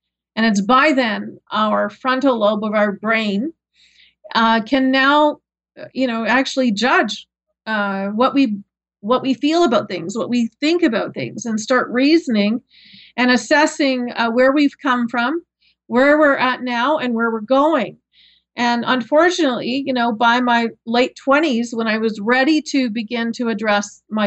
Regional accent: Canada; I'm a Canadian

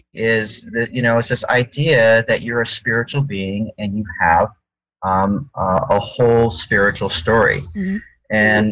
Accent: Glendale, California, United States; I was raised in Glendale, California, which is near, you know, of course, in L.A.

